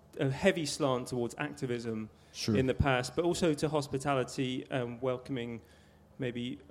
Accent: Bradford, Yorkshire and the Humber, United Kingdom; I'm from Bradford and go to a New Expressions Sunday morning worship called Soul Space.

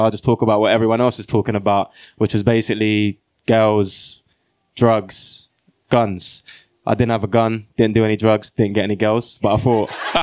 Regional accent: London, United Kingdom; I grew up in East London, a place called Custom House. My parents are from Ghana. They came over to England in their early 20s, had me and my younger brother. Both my parents are Christians. And African

